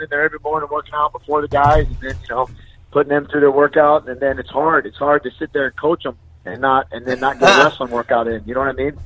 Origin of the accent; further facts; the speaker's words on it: Florida, United States; I can tell you, I grew up in Florida.